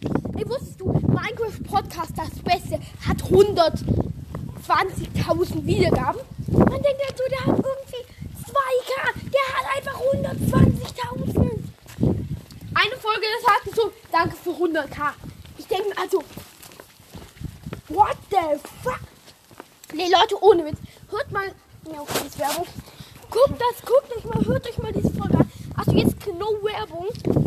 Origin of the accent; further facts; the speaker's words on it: Germany; Ja, ich komme aus Deutschland.